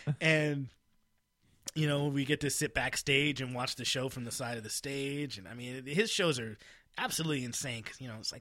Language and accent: English; Puyallup, Washington, United States; just outside of Tacoma.